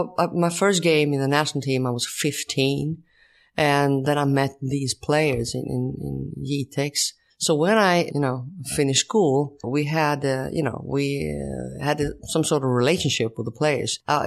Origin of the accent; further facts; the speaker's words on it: Sweden; I come from Sweden.